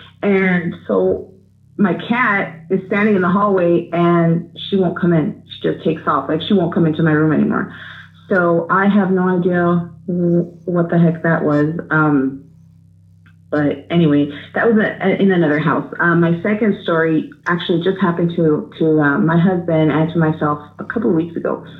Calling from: El Paso, Texas, United States; I'm in El Paso, Texas.

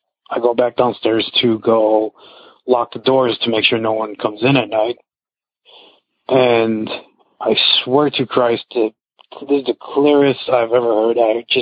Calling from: Chicago, Illinois, United States; I'm calling from Chicago, Illinois.

